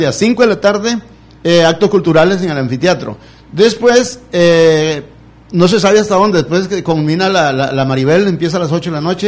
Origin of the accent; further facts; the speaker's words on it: Santa Cruz, Guanacaste, Costa Rica; born there; Nací a la par de la Cruz Roja, cuando la maternidad de Santa Cruz estaba ahí.